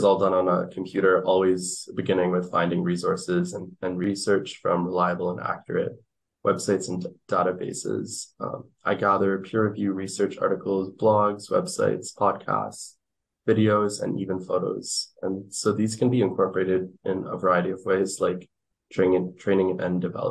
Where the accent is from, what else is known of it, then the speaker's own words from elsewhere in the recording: Canada; I grew up here in Canada